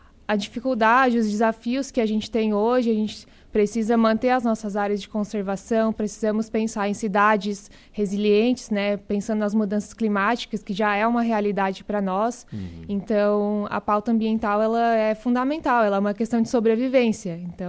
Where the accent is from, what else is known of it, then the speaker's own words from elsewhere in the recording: Criciúma, Santa Catarina, Brazil; eu sou natural de Criciúma, nasci e cresci em Criciúma, me criei lá a vida toda. Depois eu fiz faculdade na Universidade Federal de Santa Catarina, em Florianópolis.